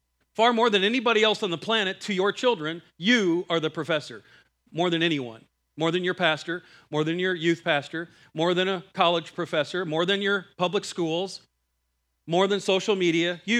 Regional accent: Iowa, United States; I'm from Iowa.

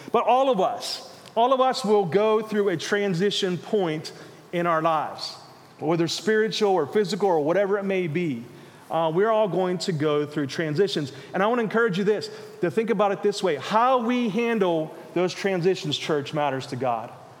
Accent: Pittsburgh, Pennsylvania, United States; also born or lived in Chillicothe; We were born and raised in Pittsburgh, did ministry for many years in Pittsburgh, but we were in Ohio for the last three, and we began to pray.

